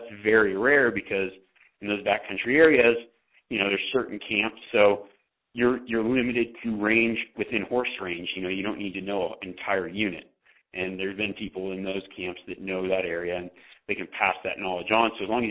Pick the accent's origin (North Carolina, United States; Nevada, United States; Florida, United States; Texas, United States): Nevada, United States; I grew up in Nevada, but I started guiding in Montana.